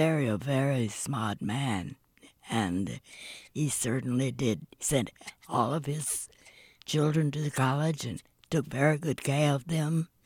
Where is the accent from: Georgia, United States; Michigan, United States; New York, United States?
Georgia, United States; also born or lived in Atlanta / Tuskegee / Ohio; And I'd been from I'd been from Georgia. And I was a little frightened for my children.